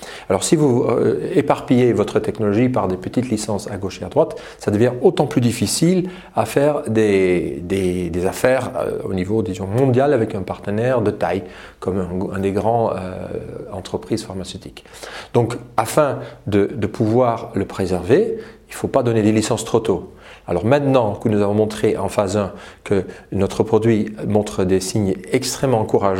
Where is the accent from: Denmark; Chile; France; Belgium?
Belgium; Donc d'abord, je suis belge, j'ai fait mes études en Belgique, donc j'ai ce lien déjà.